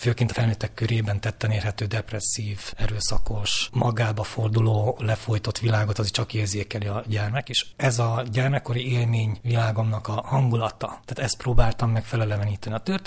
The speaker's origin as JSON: {"language": "Hungarian", "country": "Romania", "tie": "born or raised there", "said": "Én ebben nőttem fel. 1976-ban születtem, tehát ugye a Ceausescu irának a végét pont elkaptam már, mint ilyen eszmélő aligemberként"}